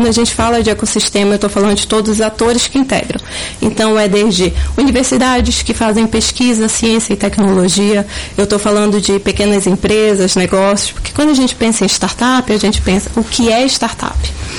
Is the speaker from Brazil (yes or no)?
yes; Macapá, Amapá, Brazil; a gente, como amapaense e macapaense, vai recepcionar pessoas para a nossa cultura